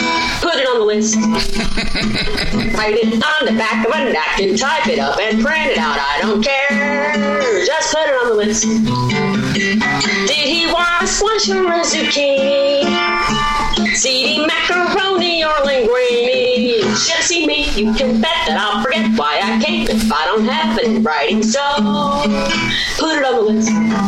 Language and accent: English; the South, United States; I'm from the South.